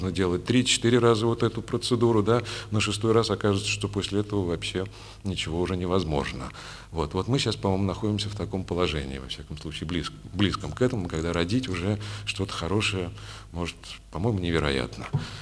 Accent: Moscow, Russia; Я вырос на Таганке, я таганского разлива человек

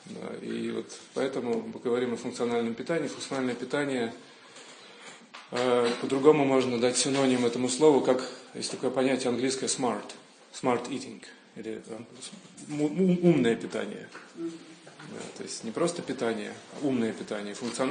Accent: Riga, Latvia; я юридический терапевт из Риги.

